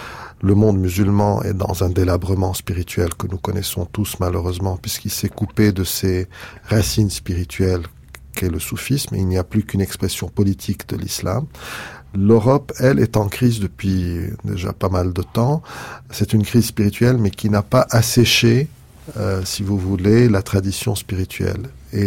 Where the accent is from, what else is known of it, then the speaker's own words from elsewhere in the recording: North Governorate, Lebanon; Alors moi je suis originaire de la vallée de Kadisha, qui est la vallée sainte du Liban